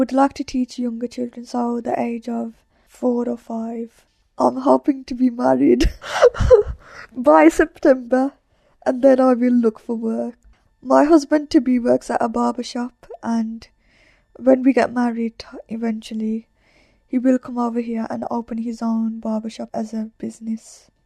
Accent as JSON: {"language": "English", "town": "West Bromwich", "region": "West Midlands", "country": "United Kingdom", "tie": "born there", "said": "I was born in West Bromwich."}